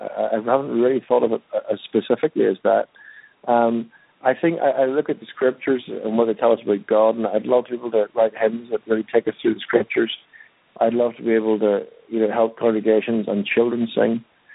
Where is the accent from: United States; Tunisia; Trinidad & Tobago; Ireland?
Ireland; I'm Irish, so I enjoy the freshness of the interaction, and I'm delighted people have an interest in what we're doing.